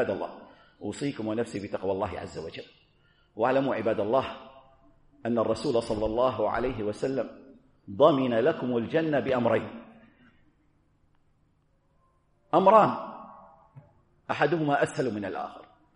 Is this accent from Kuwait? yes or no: yes; Kuwait; accent: Kuwaiti; المراء الذي هو عندنا في لهجتنا الكويتية لمعاياه.